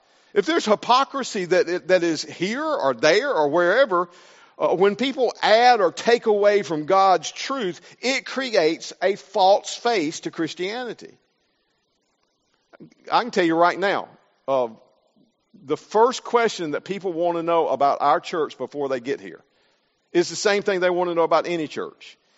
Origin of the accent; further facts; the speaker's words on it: the South, United States; accent: Southern; I'm from the South, from the States. If you're visiting with us, I'm sure that's no secret. My accent gives me away very quickly. I was raised in the South, in the southern part of the United States.